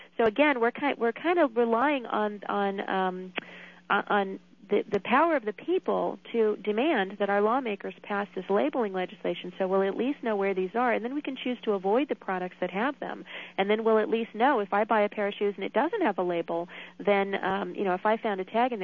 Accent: New Hampshire, United States; Here in my home state of New Hampshire, we had a bill last year that would have required labeling

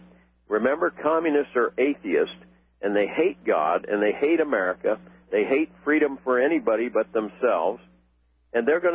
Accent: Washington, District of Columbia, United States; also born or lived in Phoenix, United States; living among them for 35 years down in South Phoenix of Arizona. I didn't know that as a kid, of course, growing up in Washington, D.C. with black families

